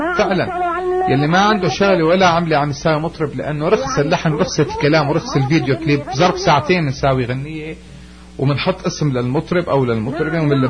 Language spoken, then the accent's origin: Arabic; Syria; للتلفزيون عندنا بسوريا